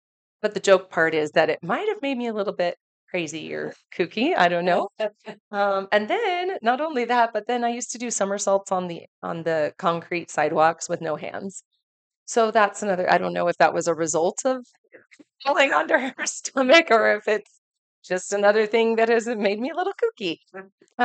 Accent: Chepachet, Rhode Island, United States; born there; I was born in Chepachet, Rhode Island, but at the time my parents lived in a trailer on the farm. So that was my first home, was a single wide trailer on the farm in Rhode Island.

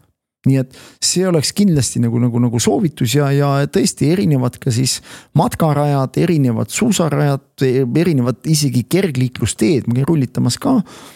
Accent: Viljandi, Viljandi County, Estonia; Ja sama meil on vähem mul maja taga, kus ma üles kasvasin tegelikult Viljandis.

